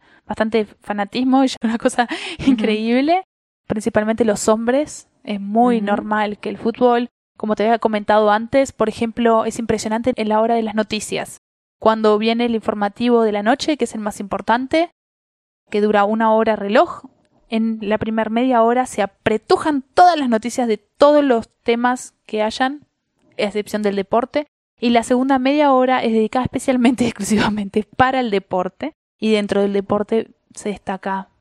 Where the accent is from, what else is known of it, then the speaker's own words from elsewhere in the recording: Montevideo, Uruguay; yo soy uruguaya y vengo de Montevideo, de la capital.